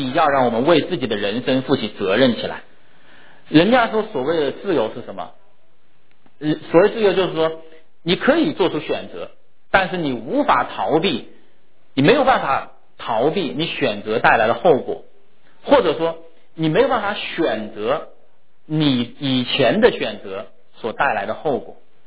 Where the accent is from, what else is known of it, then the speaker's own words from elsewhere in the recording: China; 我们中国人总在说知子莫如父，对不对？